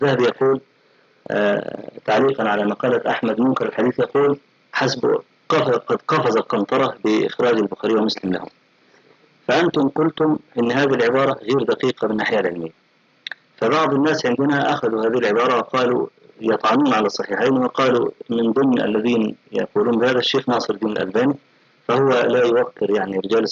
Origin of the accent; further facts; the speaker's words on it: Egypt; فأخذها بعض أهل بعض الناس عندنا في مصر